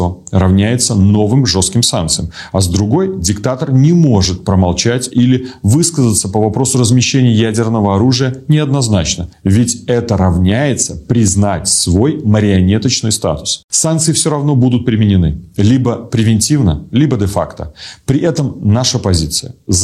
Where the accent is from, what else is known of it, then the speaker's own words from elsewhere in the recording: Belarus; И это должны понимать все мы, белорусы, независимо от политических взглядов.